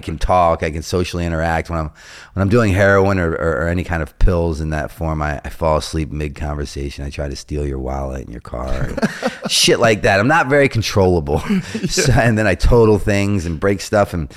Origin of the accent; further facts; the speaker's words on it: Baltimore, Maryland, United States; So I'm growing up in Baltimore, and I'm with another pro skater by the name of Bucky Lasik